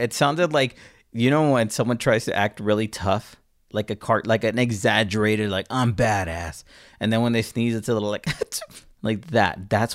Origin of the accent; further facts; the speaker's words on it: California, United States; That specific voice, I'm surprised, because I grew up in the Valley and I never really heard that voice.